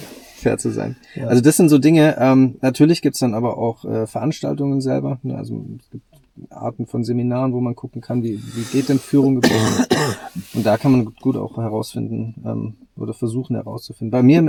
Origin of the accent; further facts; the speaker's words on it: Southern Germany, Germany; Wir kommen aus dem Süden von Deutschland. Da gibt es große Firmen, da gibt es Firmen, die alteingesessen sind, traditionelle Firmen